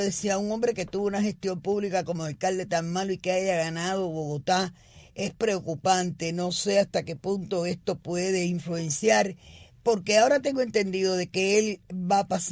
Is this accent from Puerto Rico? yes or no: no; Cuba; lo que yo personalmente como cubana